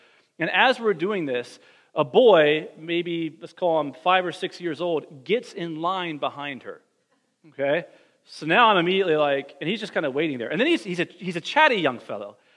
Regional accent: Ohio, United States; So as many of you know, I grew up in Ohio, and my wife is Floridian, born and raised.

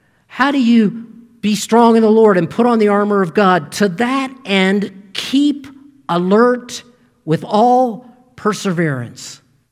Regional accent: Maryland, United States; although he did pastor in Maryland, and I grew up in Maryland, so there's sort of that connection

